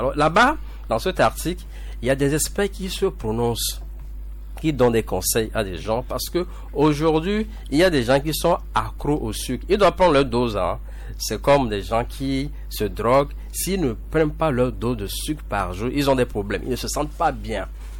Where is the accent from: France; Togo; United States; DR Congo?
Togo; chez nous, au Togo, en Afrique.